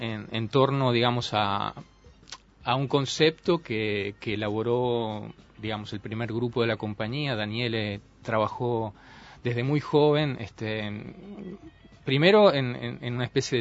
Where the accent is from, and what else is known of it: Uruguay